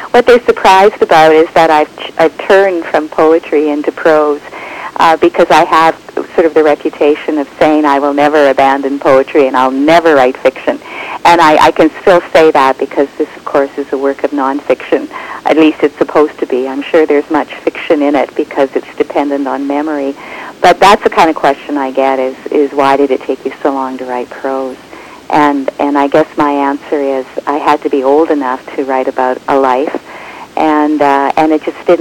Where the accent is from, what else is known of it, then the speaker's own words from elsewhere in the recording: Swift Current, Saskatchewan, Canada; born there; Yes, I was. Gosh, 61 years ago now, I was born in the Swift Current Hospital